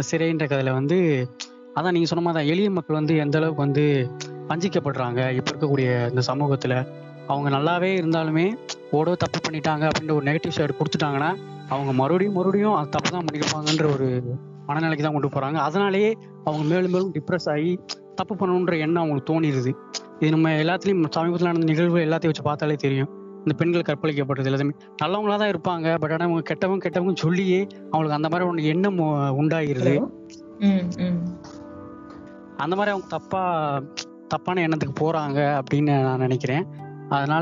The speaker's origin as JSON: {"language": "Tamil", "town": "Theni", "region": "Tamil Nadu", "country": "India", "said": "நான் தேனி மேடம்."}